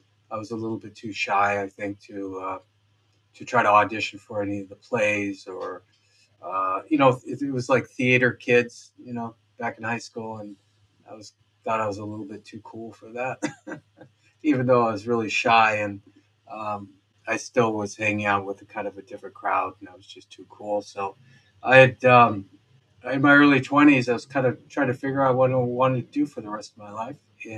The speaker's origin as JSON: {"language": "English", "region": "Montana", "country": "United States", "tie": "born or raised there", "also_born_or_lived": "Wyoming / Nebraska", "said": "You know, I grew up in Montana, Wyoming, and Nebraska"}